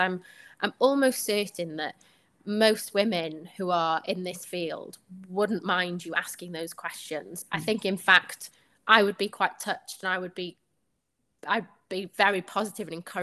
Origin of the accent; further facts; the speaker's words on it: Wales, United Kingdom; first language Welsh; English is a second language; so my first language is Welsh. I speak Welsh to all my family.